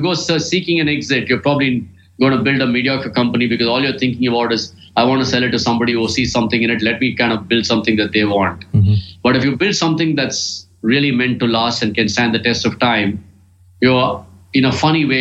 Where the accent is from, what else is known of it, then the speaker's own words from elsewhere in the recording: India; perhaps because I grew up in India